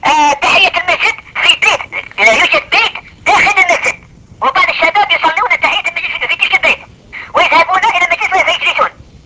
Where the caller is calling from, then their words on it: Algeria; من الجزائر.